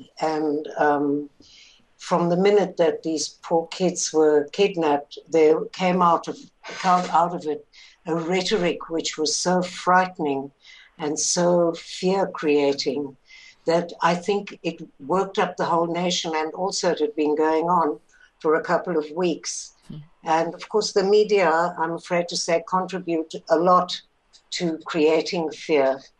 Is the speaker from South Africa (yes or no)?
yes; South Africa; It's possibly my growing up in South Africa and being very influenced by the Truth and Reconciliation Commission.